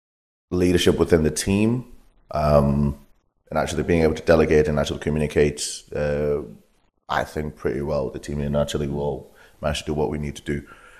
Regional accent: Zimbabwe; now in England, United Kingdom; being from where I was born in Zimbabwe, how we kind of grew up, moving to England, even maybe 5-6 years ago

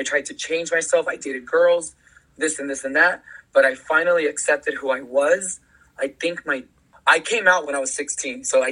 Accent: Santa Ana, California, United States; I'm born and raised in Santana, Orange County.

